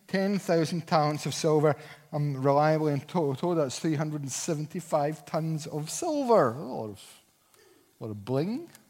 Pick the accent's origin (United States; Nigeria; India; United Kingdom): United Kingdom; Paisley, Scotland; I'm from Paisley. I was brought up with bigotry. It's what we breathe. It was all around the southwest of Scotland